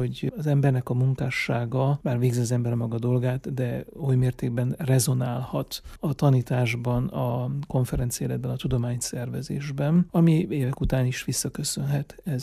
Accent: Székelyvaja, Mureș County, Romania; elemiskoláimat Székelyvajában, Marosvásárhelytől 15 kilométerre egy szintiszta magyar református falu. Tehát itt töltöttem a gyerekkoromat, és a középiskola éveimet Marosvásárhelyen helyen töltöttem.

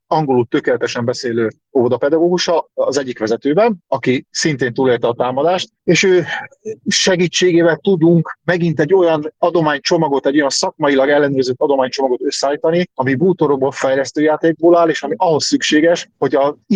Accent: Hungary; Az, hogy pont magyarok vagyunk, ez igazából a tapasztalataink szerint nem oszt és nem szoroz

